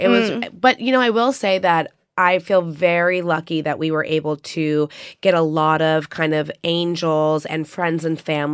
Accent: New York, United States; So growing up in New York, I like knew, you know, the salons I like going to, the hairstylists, the salon owners, all those types of things.

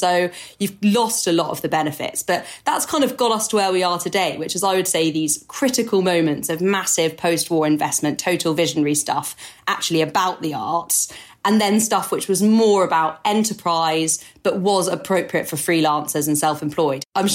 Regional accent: France; accent: French; English is a second language; which I'm going to butcher with my French accent

